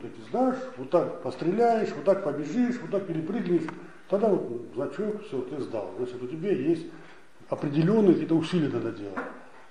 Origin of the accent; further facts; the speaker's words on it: Russia; born there; Я вот здесь родился, в России